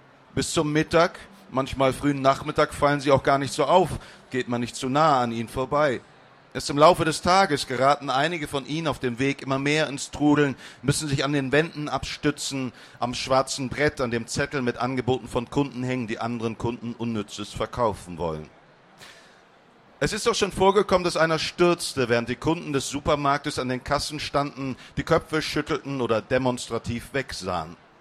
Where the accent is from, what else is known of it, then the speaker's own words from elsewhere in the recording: Langenhagen, Lower Saxony, Germany; ich komme aus Langenhagen, da ist nicht sonderlich viel passiert.